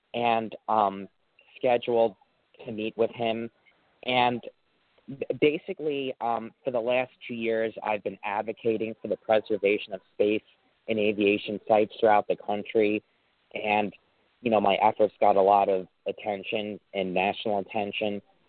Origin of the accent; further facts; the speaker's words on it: Westbury, New York, United States; Born and raised in Nassau County in Westbury and ran for school board. I'm 25 years old.